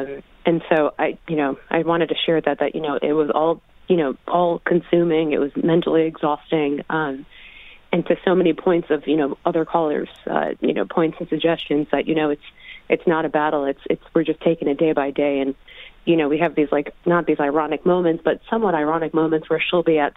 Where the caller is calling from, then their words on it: New York City, New York, United States; I'm calling from New York City.